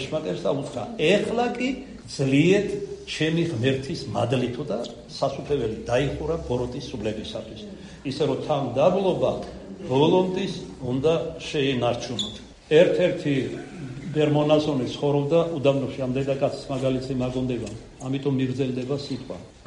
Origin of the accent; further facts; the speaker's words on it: Kartli, Georgia; თორე ქართლელი ვარ ქართლურად შევამყოფდი